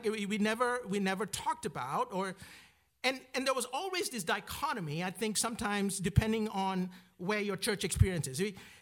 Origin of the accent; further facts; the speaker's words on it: Malaysia; Growing up in Malaysia, I didn't grow up in a Presbyterian church